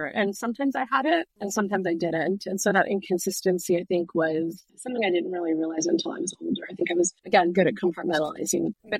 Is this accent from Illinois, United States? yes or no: yes; Chicago, Illinois, United States; I grew up in Chicago. Both my parents are South Asian.